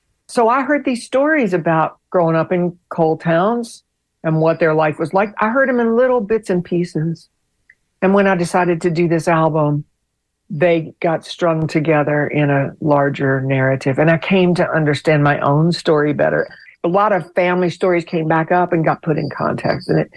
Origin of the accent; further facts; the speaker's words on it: Cross Lanes, West Virginia, United States; I'm from West Virginia. I grew up in Kanawha County, which is where the capital city is, Charleston. I grew up in a suburb of the capital city called Cross Lanes